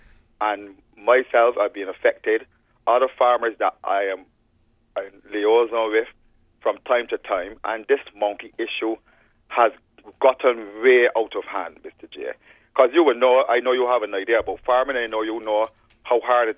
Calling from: Saint Philip, Barbados; And I'm speaking from St. Philip right back down to St. Lucie.

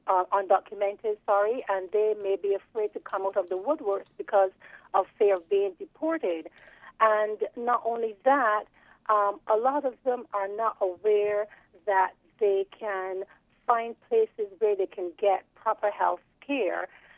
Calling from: Brooklyn, New York, United States; I'm calling from Brooklyn in New York.

